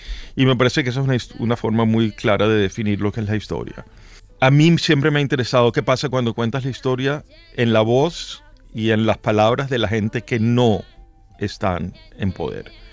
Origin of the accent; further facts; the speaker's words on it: Venezuela; also born or lived in New York; yo soy un escritor gay. Yo también soy un escritor latino. Yo también soy un escritor venezolano. Yo también soy un escritor neoyorquino. Yo también soy un escritor judío.